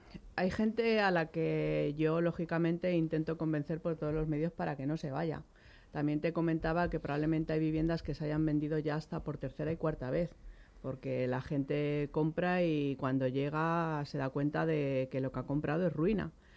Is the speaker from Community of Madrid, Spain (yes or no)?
yes; Madrid, Community of Madrid, Spain; yo procedo de San Fermín